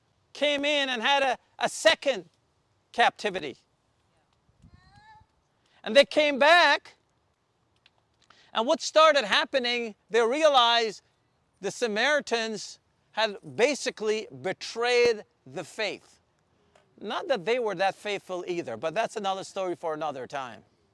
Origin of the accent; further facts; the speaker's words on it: Canada; I said, "I came from Canada. I am going to play golf."